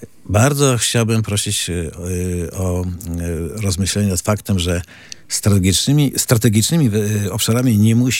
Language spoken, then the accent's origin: Polish; Pomeranian Voivodeship, Poland; nie dlatego, że jesteśmy z Pomorza i nam brakuje tego tutaj podmiotu